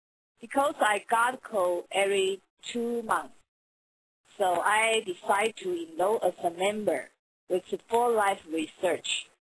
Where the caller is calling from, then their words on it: Taiwan; English is a second language; I am calling from Taiwan right now.